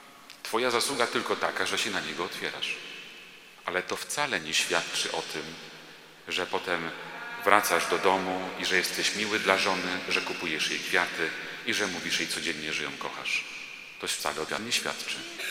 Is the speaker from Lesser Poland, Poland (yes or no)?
no; Koszalin, West Pomeranian Voivodeship, Poland; ponieważ jestem z Koszalina, to była pielgrzymka piesza z Koszalina do Częstochowy.